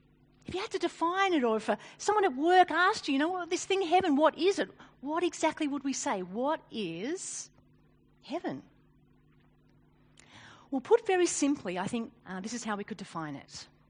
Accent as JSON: {"language": "English", "country": "Australia", "said": "You see, by virtue of being Australian, I live under Julia's rule."}